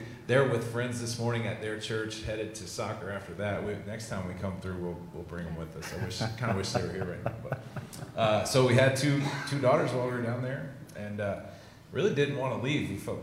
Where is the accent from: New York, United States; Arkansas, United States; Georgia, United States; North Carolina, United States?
Georgia, United States; also born or lived in Mexico; now in Indiana, United States; Yeah, we're from Georgia originally, born and raised there.